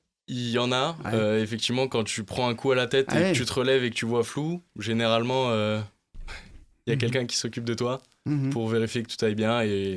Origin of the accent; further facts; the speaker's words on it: Toulouse, Occitanie, France; moved away as an adult; Je viens du sud de la France, donc j'ai grandi avec le rugby.